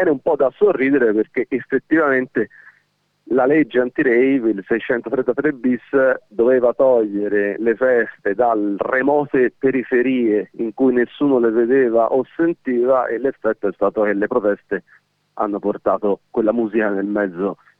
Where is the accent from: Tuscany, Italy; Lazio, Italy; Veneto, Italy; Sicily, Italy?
Tuscany, Italy; Florence; intanto direi che siamo tutti di Firenze